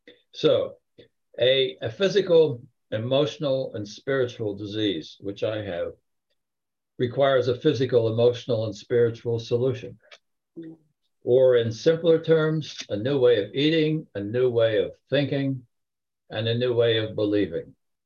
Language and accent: English; Connecticut, United States; As you see, I'm from Connecticut.